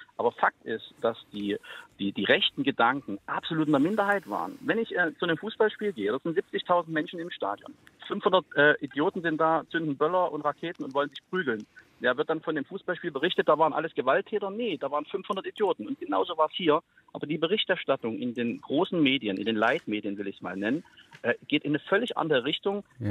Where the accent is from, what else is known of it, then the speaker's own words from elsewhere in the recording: Leipzig, Saxony, Germany; Ich bin aus Leipzig, wissen Sie, hier sind linksextreme Thematiken brutal.